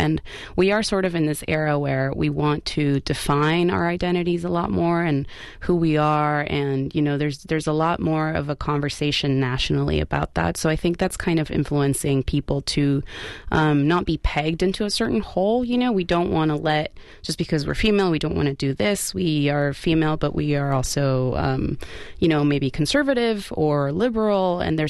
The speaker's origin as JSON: {"language": "English", "country": "Peru", "said": "I'm Latina. I'm from Peru, and I'm white."}